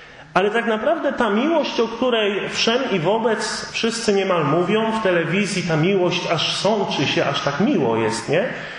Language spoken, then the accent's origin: Polish; Pomeranian Voivodeship, Poland; now in Kraków, Poland; chociaż od 12 lat mieszkam i pracuję w Krakowie, to jednak pochodzę z takiej bardzo podobnej do waszej małej wioski, małej parafii nad morzem, niedaleko Ustki, blisko Słupska.